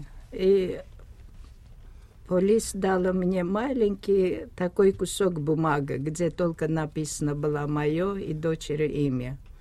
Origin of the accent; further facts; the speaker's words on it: Armenia; Это здесь уже не зависит ни от национальности. Она русский, я армянка. Она следующий день прилетела в Ереван и 3 билета обратно.